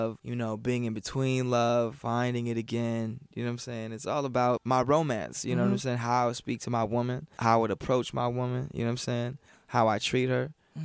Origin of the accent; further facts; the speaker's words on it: Los Angeles, California, United States; because I'm from Los Angeles